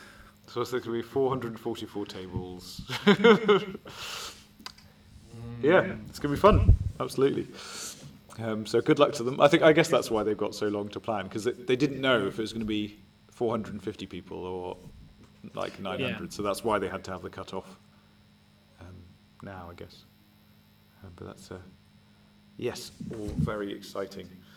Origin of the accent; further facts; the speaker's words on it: Scotland, United Kingdom; No, I am Scottish. I'm genuinely Scottish. Do you think I should just put on a Scottish accent for the whole thing?